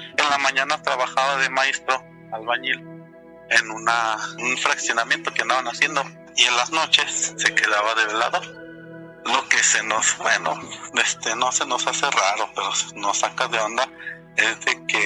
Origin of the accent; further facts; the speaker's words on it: Guadalajara, Jalisco, Mexico; Soy de Guadalajara.